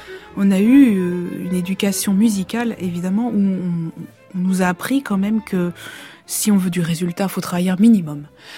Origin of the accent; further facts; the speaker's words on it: Bordeaux, Nouvelle-Aquitaine, France; born there; je suis née à Bordeaux en 1981 et je suis violoniste.